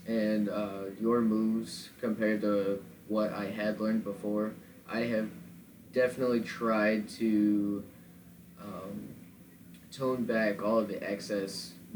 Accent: Beloit, Wisconsin, United States; Beloit, Wisconsin.

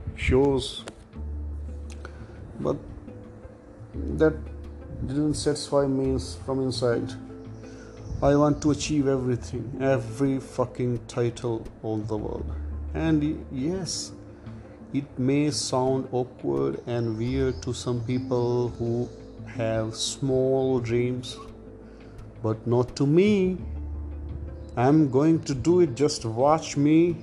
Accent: India; English is a second language; I'm from India.

